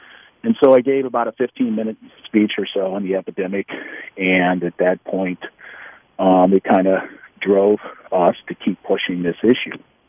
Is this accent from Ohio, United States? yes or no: yes; Ohio, United States; I just give you in my home state in Ohio